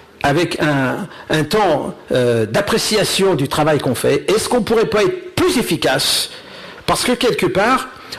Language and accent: French; Lyon, Auvergne-Rhône-Alpes, France; born there; je suis né à Lyon, j'ai pas des parents chrétiens, je suis venu à la foi quand j'avais 18 ans, j'étais un beatnik des années 68